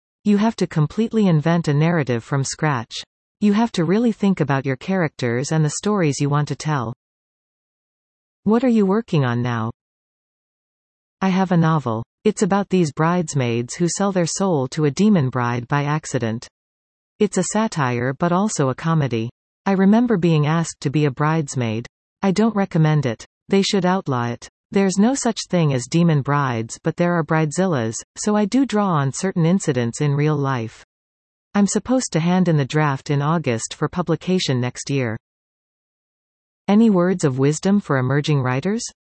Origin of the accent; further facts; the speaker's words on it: Coquitlam, British Columbia, Canada; My parents live in Coquitlam. How did growing up in Coquitlam influence your writing? I had a very structured childhood. There were always a lot of activities, hockey, school, piano lessons.